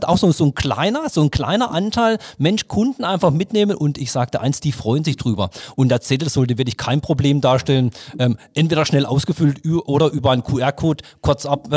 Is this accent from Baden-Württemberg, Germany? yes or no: yes; Windschläg, Baden-Württemberg, Germany; Badisches Gewächs, aufgewachsen in Windschläge über Appenweier, jetzt in Lahr Reichenbach, von daher durch und durch Badner.